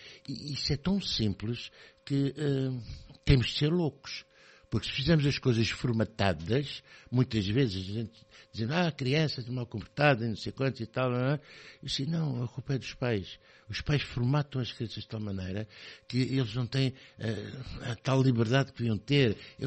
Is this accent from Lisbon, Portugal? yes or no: yes; Lisbon, Portugal; now in Aveiro, Portugal; eu sou de Lisboa, estou aqui já há 22 anos e quando chego aqui a Aveiro